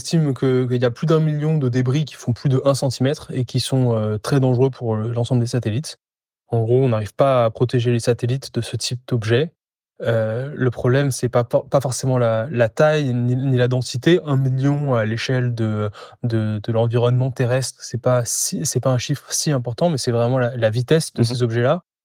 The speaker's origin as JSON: {"language": "French", "town": "Paris", "region": "Île-de-France", "country": "France", "lives_now": "Antwerp, Belgium", "said": "Sinon je suis parisien essentiellement, mais je vis en Belgique avec ma famille qui est à Anvers."}